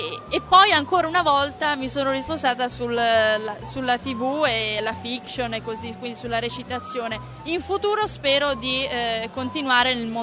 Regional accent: Riccione, Emilia-Romagna, Italy; io sono di Riccione e non ci sono piste sul ghiaccio

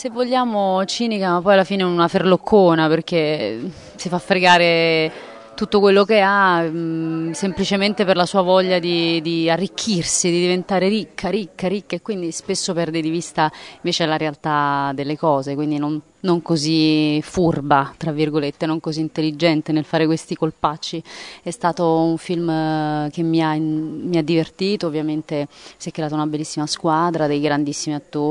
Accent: Naples, Campania, Italy; ovviamente io sono napoletana, quindi mi è stato facile passare a questo dialetto

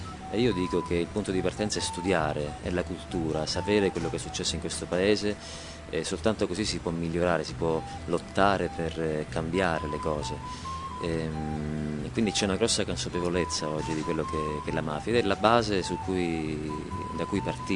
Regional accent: Sicily, Italy; sono molto scaramantico, sono siciliano io, quindi.

